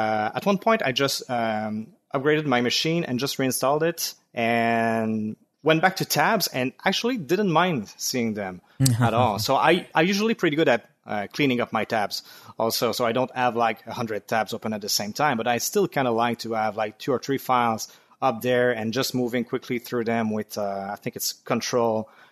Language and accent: English; Quebec, Canada; accent: French-Canadian; So I'm from the suburbs of Montreal in Quebec. So that's the French part of Canada. So I have a French-Canadian accent.